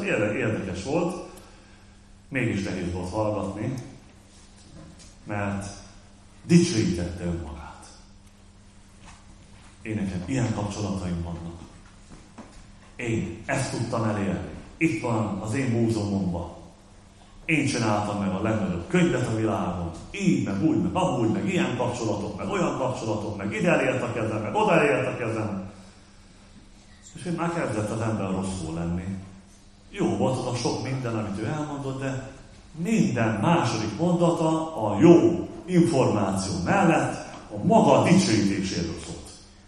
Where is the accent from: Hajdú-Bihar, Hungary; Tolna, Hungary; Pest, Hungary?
Hajdú-Bihar, Hungary; Debrecen; hát igen, onnan Debrecenből jöttünk. Hallatszik, mondták nekünk.